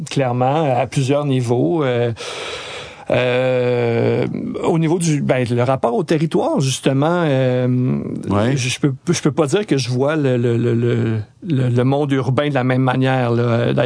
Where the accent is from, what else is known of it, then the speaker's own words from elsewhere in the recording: Mirabel, Quebec, Canada; étant donné que je viens de la région de Mirabel, donc pas très loin d'Oka.